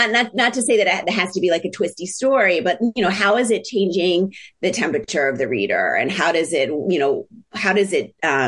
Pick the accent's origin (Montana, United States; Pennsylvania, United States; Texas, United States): Pennsylvania, United States; Philadelphia; I'm working on a novel that is actually set in my hometown of Philadelphia.